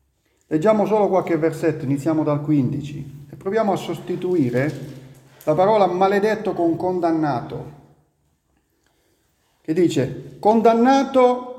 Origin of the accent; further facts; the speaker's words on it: Apulia, Italy; Io vengo dalla Puglia e le pietre di confine ci sono ancora oggi.